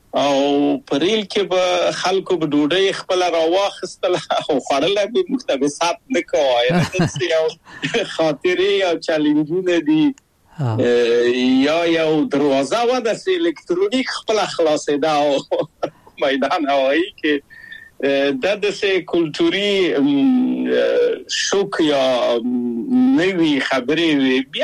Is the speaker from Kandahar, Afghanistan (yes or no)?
no; Kabul, Afghanistan; moved away as an adult; او هغه موږ په کابل په یو کلی کې تقریبا چې اوسېدو،